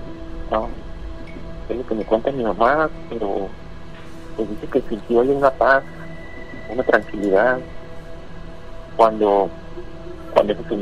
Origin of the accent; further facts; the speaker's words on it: Guadalajara, Jalisco, Mexico; moved away; Desde que me vine de Guadalajara me encomendé demasiado a Dios.